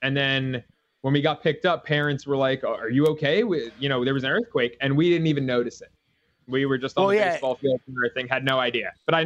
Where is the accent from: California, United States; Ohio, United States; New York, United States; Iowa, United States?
New York, United States; I'm from New York, just like you are.